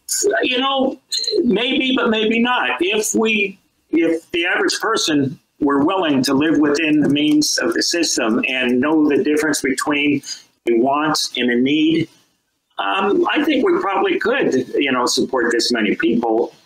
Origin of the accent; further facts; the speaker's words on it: Pennsylvania, United States; Now, I grew up in Pennsylvania, and the Chesapeake Bay is a classic example.